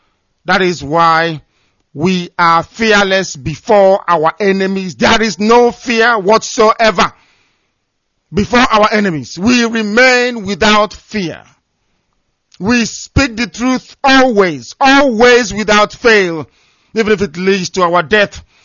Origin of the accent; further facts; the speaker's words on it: Ibeku, Abia, Nigeria; I come from Isiama Faruku in Ibeku. Ibeku is in Biafra land.